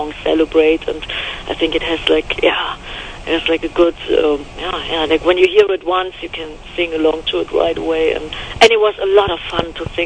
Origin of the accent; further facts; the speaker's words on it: Düsseldorf, North Rhine-Westphalia, Germany; it was in December in my hometown in Germany, in Düsseldorf